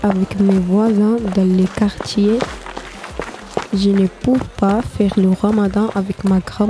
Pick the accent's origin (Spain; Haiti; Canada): Spain; Marbella, Andalusia; now in Castillon-la-Bataille, France; J'ai 16 ans. Je suis née en Espagne, à Marbella. Je suis d'origine marocaine. J'habite en France, à Castillon-la-Bataille.